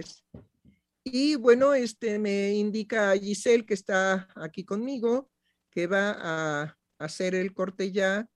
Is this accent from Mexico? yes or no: yes; Mexico; Bueno, en fin, pero somos mexicanos.